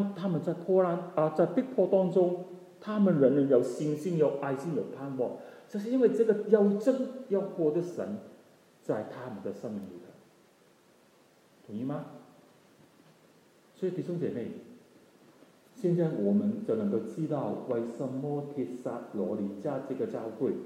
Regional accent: Hong Kong; 那个时候在香港长大的人很骄傲，看不起人，容易发脾气

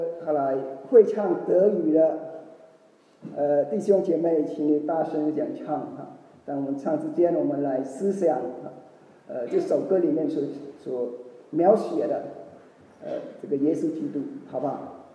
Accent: Cambodia; Chinese is a second language; 我是柬埔寨的华人，所以普通话说的不是很流利啊

